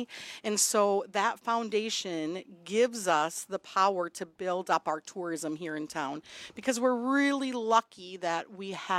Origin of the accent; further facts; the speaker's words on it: Wisconsin, United States; I'd be like, well, I'm from Wisconsin.